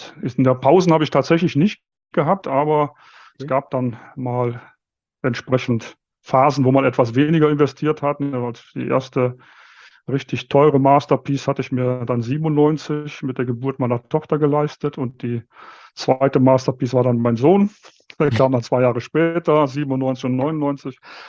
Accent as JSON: {"language": "German", "town": "Viersen", "region": "North Rhine-Westphalia", "country": "Germany", "tie": "born there", "lives_now": "Munich, Germany", "said": "Ich komme natürlich aus dem Rheinland. Bin in der Nähe von Düsseldorf geboren, in Viersen, weiß nicht, wer das kennt, knapp neben Gladbach."}